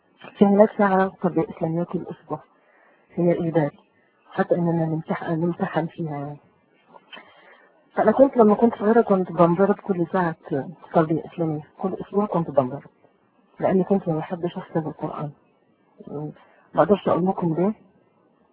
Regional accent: Algeria; وبعدين مرت سنين ودخلت المدرسة الابتدائي، وكان عندنا في يعني حتى دلوقتي احنا عندنا في الجزائر

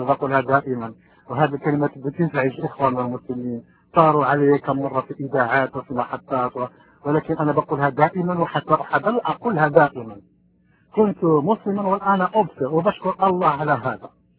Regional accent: Morocco; أنا مغربي، ممكن أتحدث باللغة الدارجة المغربية إذا كان مغاربا في الروم، أنا بعرف موجودين كثيرين. أنا مغربي وكنت مسلما

